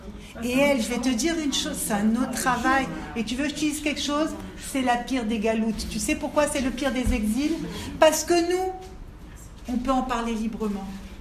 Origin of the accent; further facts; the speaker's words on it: France; moi je suis comme vous, je viens de France